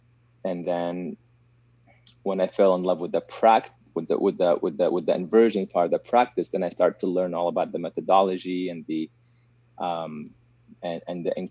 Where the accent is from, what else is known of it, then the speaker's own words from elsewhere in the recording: Syria; but it wasn't an option where I grew up in Syria.